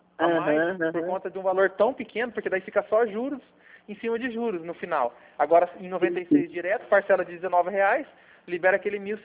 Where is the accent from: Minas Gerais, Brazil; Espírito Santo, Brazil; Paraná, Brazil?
Paraná, Brazil; Arapongas; nós somos aqui de Arapongas mesmo.